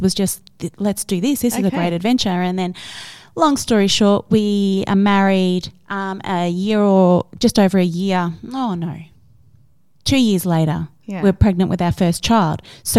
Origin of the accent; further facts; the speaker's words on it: England, United Kingdom; So, and I was studying teaching. So we're like, and I'm from England.